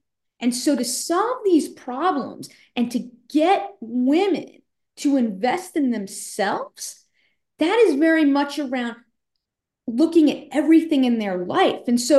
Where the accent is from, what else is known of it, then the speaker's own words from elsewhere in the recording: New York, United States; Yeah, so you said I'm from New York.